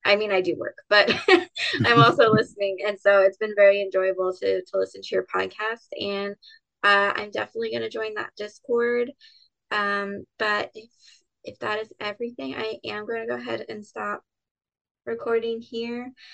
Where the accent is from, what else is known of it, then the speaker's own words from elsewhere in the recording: the South, United States; Because I'm also from the South.